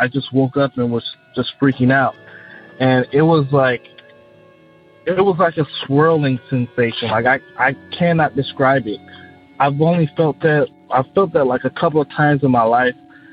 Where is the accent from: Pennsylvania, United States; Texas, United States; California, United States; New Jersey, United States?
Texas, United States; Austin; I'm from Austin, Texas.